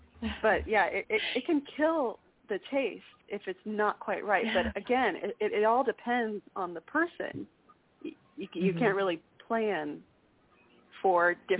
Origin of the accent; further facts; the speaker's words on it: Texas, United States; you know, I'm a Texan. I've lived here my whole life.